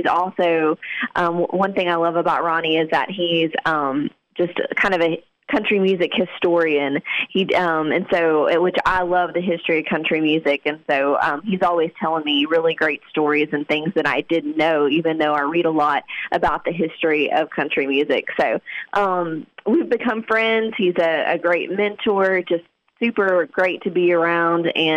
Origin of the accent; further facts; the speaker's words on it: Wewoka, Oklahoma, United States; Well, I am from Oklahoma, small town in Oklahoma. It's a town called Weleka.